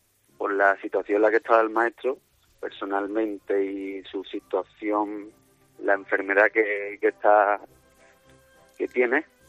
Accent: La Puebla del Río, Andalusia, Spain; now in Madrid, Spain; Yo aquí en Madrid, ¿tú de dónde eres? De la Puebla. ¿De la Puebla dónde? Yo, sí, del pueblo de Morante.

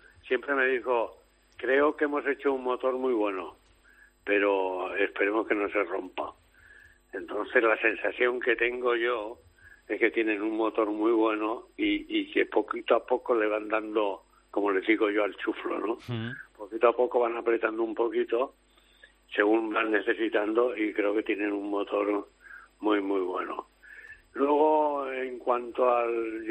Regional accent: Pozuelo, Spain; en el taller de mi pueblo, en Pozuelo, un mecánico normal no lo hace

